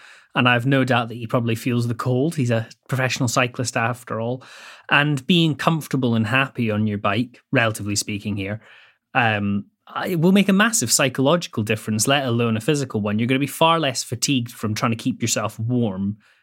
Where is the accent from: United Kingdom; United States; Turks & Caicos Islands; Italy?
United Kingdom; Scotland; I grew up in Bonnie, Scotland, which is famed for its wet climate.